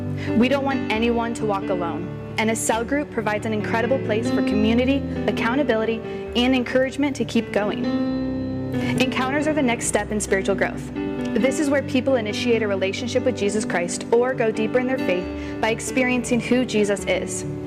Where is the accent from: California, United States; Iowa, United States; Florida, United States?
Iowa, United States; Clear Lake; And we are both missionaries from Clear Lake, Iowa, working, serving, and on staff at Genesis Church.